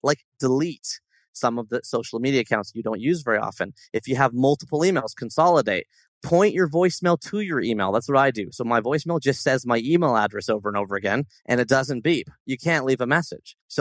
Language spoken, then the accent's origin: English; Toronto, Ontario, Canada; a restaurant here in my hometown of Toronto